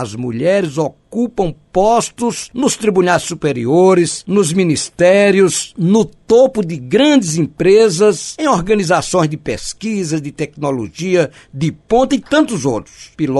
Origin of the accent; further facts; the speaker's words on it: Salgueiro, Pernambuco, Brazil; also born or lived in Sertânia; now in Petrolina, Brazil; eu nasci em Sertânia, me criei em Salgueiro, estou em Petrolina há quase 40 anos